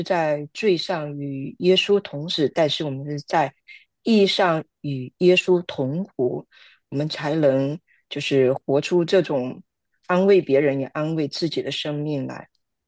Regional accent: China; 我们中国人的就是这个习惯，就是很喜欢翻旧账

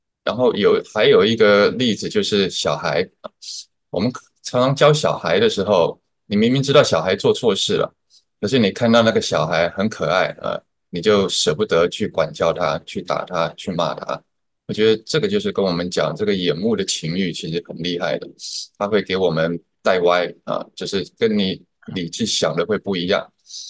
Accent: Taiwan; 以前我们小时候在台湾都喜欢看港剧

